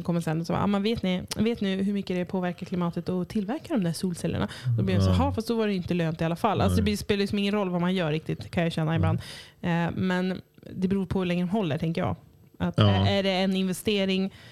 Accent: Cyprus; Där jag kommer ifrån, på Cypern

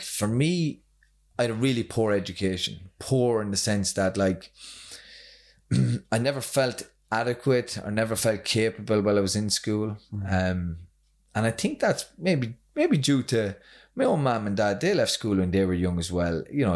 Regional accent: Athy, Leinster, Ireland; now in Drogheda, Ireland; I'm from Athy in County Kildare.

